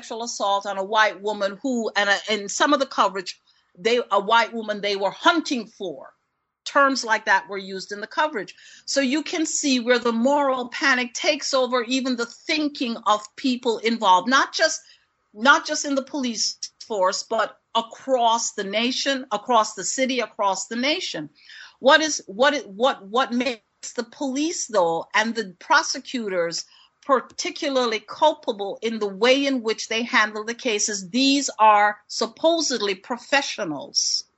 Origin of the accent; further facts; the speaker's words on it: Queens, New York, United States; And so if you come from those marginalized areas, as I did, I grew up in Queens.